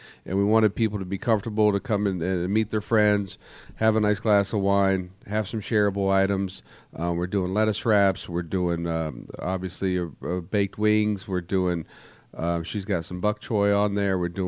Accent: Cocoa Beach, Florida, United States; born there; I was born in 67 in Cocoa Beach.

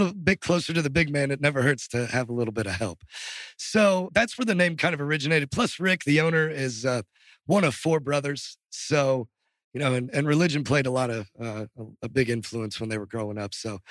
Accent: Evansville, Indiana, United States; I grew up in Southern Indiana, a little town called Evansville, right on the Ohio River.

